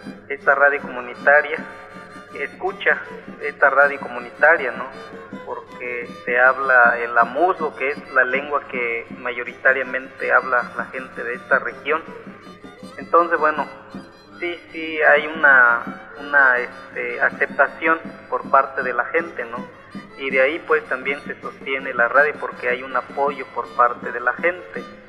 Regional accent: Mexico; como mexicanos, ¿no? De este país, que tenemos derecho a la información

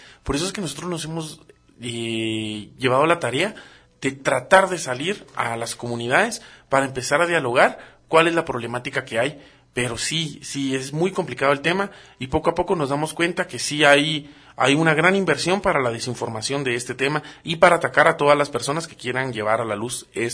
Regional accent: Guatemala; El problema grande que tenemos como guatemaltecos

